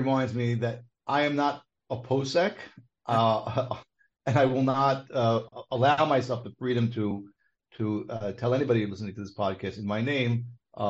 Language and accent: English; New York, United States; So growing up in Brooklyn, New York, and following all the kashrus agencies